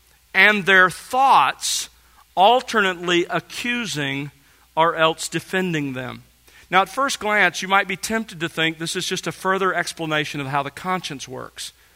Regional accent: Mobile, Alabama, United States; I grew up in Mobile and grew up loving and playing football.

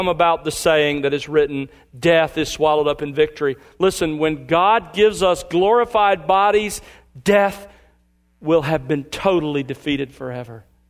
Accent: Alabama, United States; When I was a boy growing up in Alabama, I remember searching through the clover

